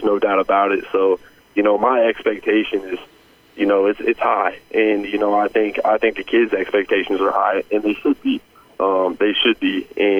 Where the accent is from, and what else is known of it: Fordland, Missouri, United States; born or raised there